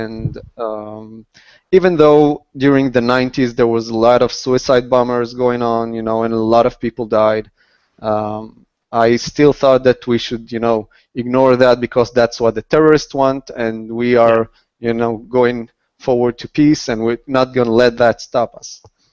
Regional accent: Central District, Israel; English is a second language; I'm almost 40. I'm from Central Israel, and I have my own channel, and I'm talking about a lot of stuff. I'm an atheist

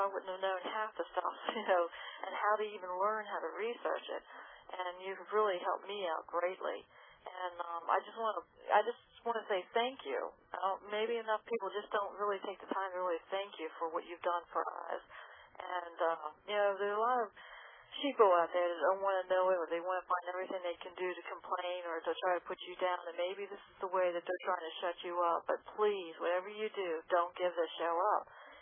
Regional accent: Maryland, United States; from Maryland, and I've been listening to you tonight.

